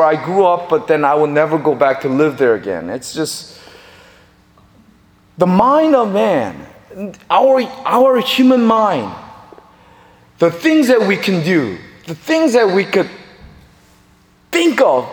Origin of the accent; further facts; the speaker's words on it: Chicago, Illinois, United States; I told him I was from Chicago